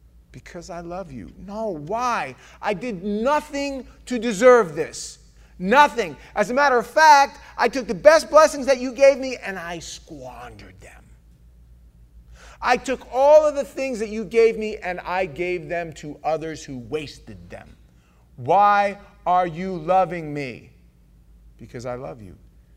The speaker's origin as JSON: {"language": "English", "town": "New York City", "region": "New York", "country": "United States", "said": "I'm from New York, from the street. I lived the vast majority of my first part of my life as a criminal."}